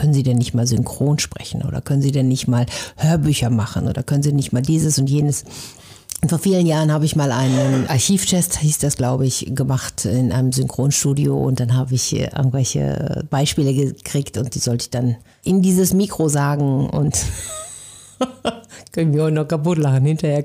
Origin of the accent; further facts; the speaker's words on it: North Rhine-Westphalia, Germany; accent: Westphalian; Also ich komme im Ursprung aus Ostwestfalen. Ich bilde mir ein, man hört es nicht mehr so toll, aber jeder, der sich ein bisschen auskennt, der hört es dann, wenn ich begeistert spreche.